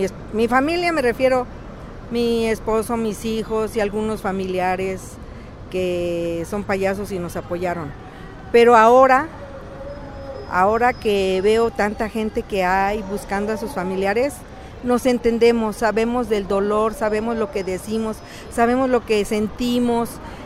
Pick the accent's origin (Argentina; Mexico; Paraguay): Mexico; Mexico City; Somos de la Ciudad de México, vivíamos en el Estado de México y ahorita yo vengo de otro lado porque nos amenazaron.